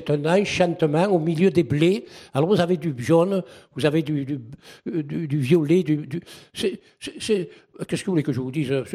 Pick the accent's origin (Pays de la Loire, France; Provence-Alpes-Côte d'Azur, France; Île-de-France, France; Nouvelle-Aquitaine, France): Provence-Alpes-Côte d'Azur, France; Valensole; on reste un village malgré tout agricole. Et moi, en tant qu'ancien, puisque je suis natif de Valensole